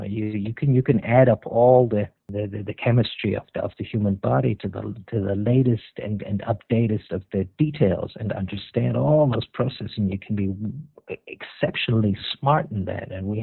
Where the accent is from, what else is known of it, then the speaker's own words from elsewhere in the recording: Amsterdam, North Holland, Netherlands; I'm originally from Amsterdam, so I'm very fond of that city.